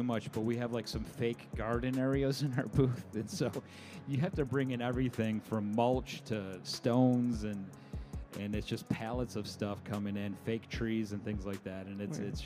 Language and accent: English; Syracuse, New York, United States; I'm from Syracuse, New York. And Carrier was headquartered up there back in the day from the early days.